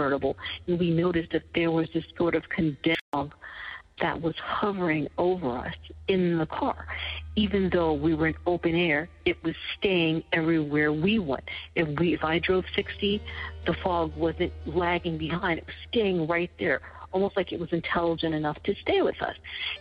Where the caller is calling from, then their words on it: North Carolina, United States; I'm calling from North Carolina